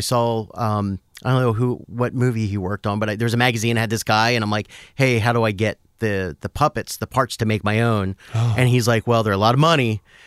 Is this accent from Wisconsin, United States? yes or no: no; Willow Grove, Pennsylvania, United States; Philadelphia, originally.